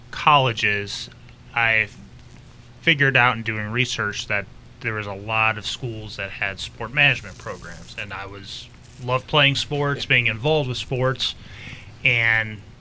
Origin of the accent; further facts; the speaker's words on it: Cleveland, Ohio, United States; I grew up right outside of Cleveland, so I figured, well, this is a good opportunity, not too far from home.